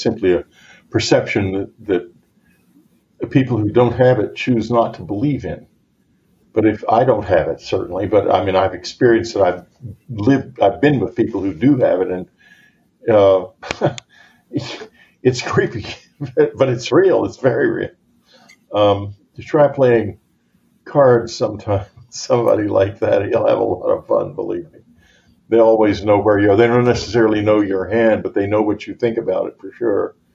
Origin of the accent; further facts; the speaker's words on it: Texas, United States; Listen, I grew up in Texas where deer season meant venison season and sausage and all kinds of things.